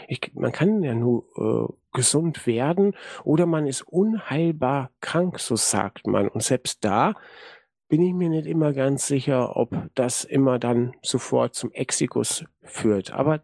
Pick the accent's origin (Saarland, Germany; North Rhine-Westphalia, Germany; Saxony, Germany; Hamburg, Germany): North Rhine-Westphalia, Germany; in meiner alten Heimatstadt, in der Gegend von Münster, Nordrhein-Westfalen.